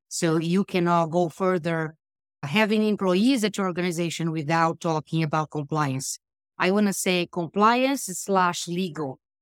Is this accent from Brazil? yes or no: yes; Brazil; I'm originally from Brazil.